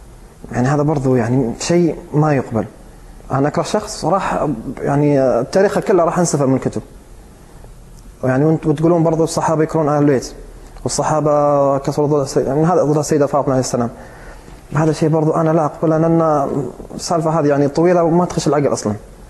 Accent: Qatif, Eastern Province, Saudi Arabia; أنا أهلي كلهم من القطيف وعايشين في القطيف وللآن في القطيف، أعمامي وكل أهلي.

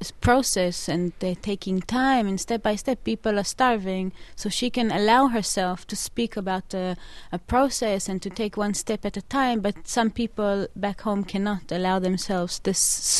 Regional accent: Haifa, Haifa District, Israel; No, I grew up in Haifa.

